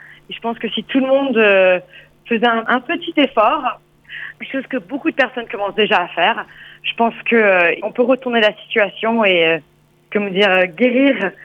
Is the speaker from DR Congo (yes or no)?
no; Hong Kong; Je suis née à Hong Kong dans une famille de plongeurs.